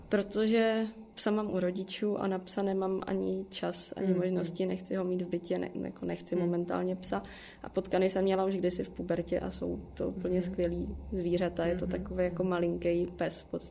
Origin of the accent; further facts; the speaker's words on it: Prague, Czechia; Je to teda v Brně, což já jsem z Prahy, mám tu rodinu